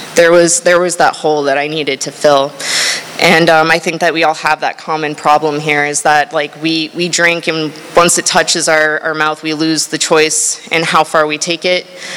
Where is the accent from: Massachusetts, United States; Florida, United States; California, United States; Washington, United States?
Florida, United States; Palm Harbor; I was born and raised in Palm Harbor, Florida.